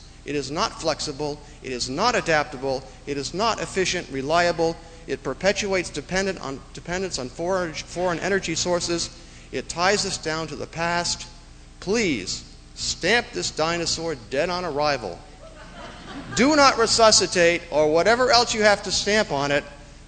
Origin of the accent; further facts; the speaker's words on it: Plymouth, New Hampshire, United States; now in Pownall, Maine, United States; I live in Pownall, Maine, 783 Lawrence Road. I grew up here in Plymouth and Rumney, and I'm a property owner in Wentworth and Orford, and our family home is still here in Plymouth up on Old Hebron Road.